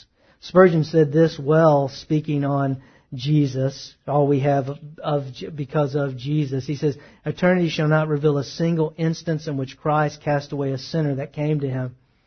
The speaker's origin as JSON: {"language": "English", "region": "the South", "country": "United States", "tie": "born or raised there", "said": "Man, I grew up in the South."}